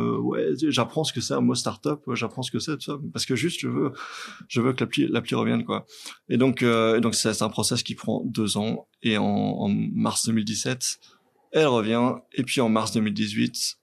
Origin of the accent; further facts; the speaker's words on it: Belgium; Mais moi, je suis belge